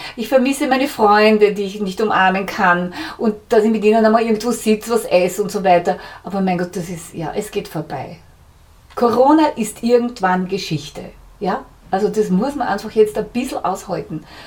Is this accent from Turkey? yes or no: no; Vienna, Austria; ich bin ein Kind der Stadt Wienerin seit 1943 bis zum Staatsvertrag.